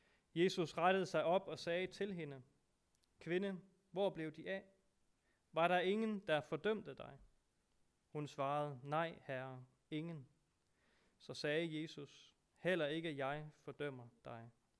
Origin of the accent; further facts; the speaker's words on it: Hvidebæk, Zealand, Denmark; Kommer fra Hvidebæk.